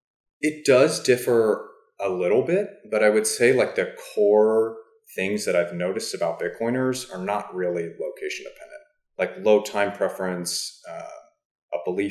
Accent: Chicago, Illinois, United States; I grew up in Chicago where, like, if you try to drive like this in September to May, you're just going to kill yourself.

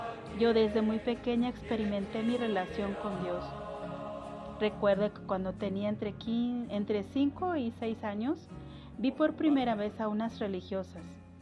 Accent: San Andrés Xecul, Totonicapán, Guatemala; first language K'iche'; Spanish is a second language; es la aldea de Palomora de San Andrés Xecul del departamento de Totonicapán, Guatemala. En mi país, Guatemala, se hablan 22 idiomas y mi idioma materno es el quiché.

